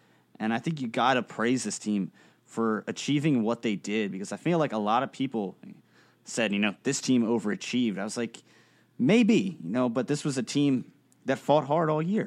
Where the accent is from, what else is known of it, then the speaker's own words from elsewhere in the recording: Towson, Maryland, United States; I'm from Towson. I grew up there. My mom went to Towson.